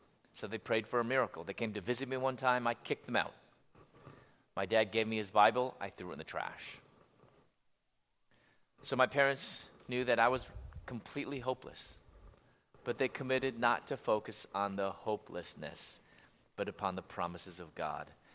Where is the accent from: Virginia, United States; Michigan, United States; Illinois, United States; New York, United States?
Illinois, United States; Chicago; I'm from Chicago. I was living in Louisville, Kentucky.